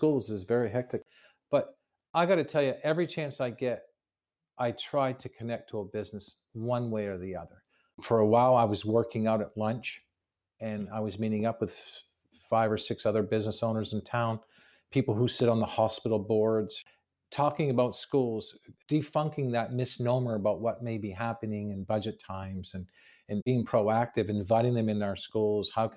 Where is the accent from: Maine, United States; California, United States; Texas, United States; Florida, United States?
Maine, United States; Fort Fairfield; when Fort Fairfield reached out and said, we really like to have … come back home and be our superintendent, I just a sense of pride.